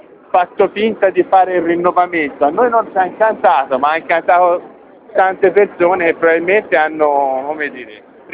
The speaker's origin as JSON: {"language": "Italian", "town": "Siena", "region": "Tuscany", "country": "Italy", "said": "Quindi noi siamo di Siena"}